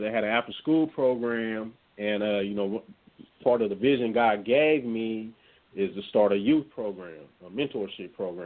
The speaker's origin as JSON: {"language": "English", "town": "San Diego", "region": "California", "country": "United States", "also_born_or_lived": "Los Angeles", "said": "I'm from San Diego, California."}